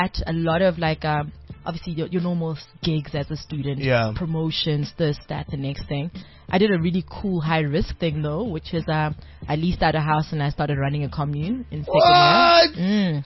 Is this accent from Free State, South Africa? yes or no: yes; Twee Spruit, Free State, South Africa; So for the first four years of my life, from place called Twee Spruit. A lot of people don't know it, but it's in the Free State